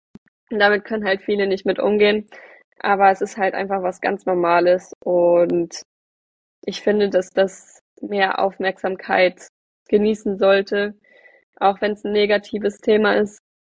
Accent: Schmallenberg, North Rhine-Westphalia, Germany; Ich komme ja aus dem Sauerland. Und werde auch von meiner Heimatstadt Schmallenberg gesponsert.

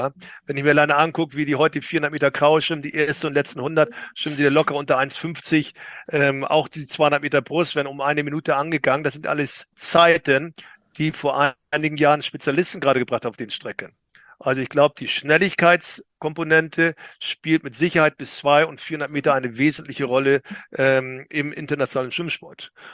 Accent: Hamburg, Germany; ich komme ja selbst aus Hamburg, weißt du ja, und ich bin selbst lange ja für Hamburg geschwommen.

